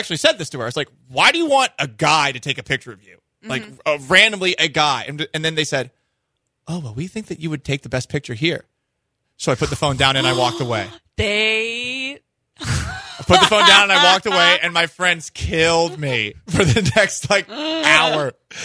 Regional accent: Texas, United States; I'm from Texas.

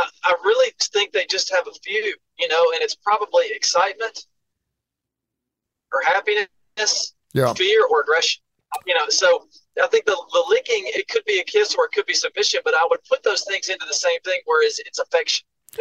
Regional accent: Haleyville, Alabama, United States; because I'm from Haleyville. Yeah. Anybody listed from Haleyville.

